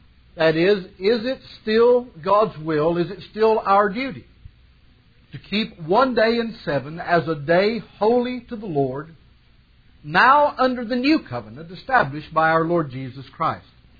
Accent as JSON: {"language": "English", "region": "the South", "country": "United States", "tie": "born or raised there", "said": "Growing up in the South, we would not have regarded this as a hot day. This would have been a nice, balmy spring day where we come from."}